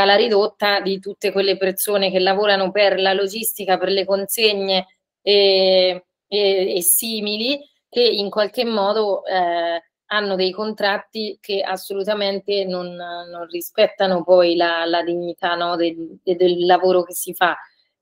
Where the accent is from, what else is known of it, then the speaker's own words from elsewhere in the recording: Marche, Italy; Io poi sono delle Marche, non sono del Nord Italia e mi sembra di capire neanche voi dall'accento.